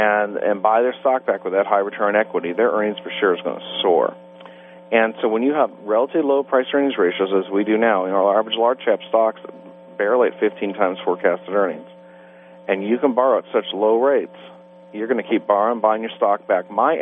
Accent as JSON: {"language": "English", "region": "California", "country": "United States", "said": "Well, it's pretty simple. I'm from California"}